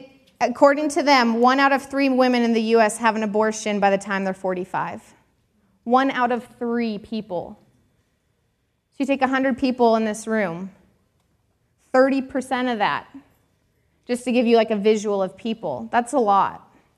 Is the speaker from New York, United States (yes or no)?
no; Washington, United States; I'm from Washington State. Canada is 3 hours north of me from my home.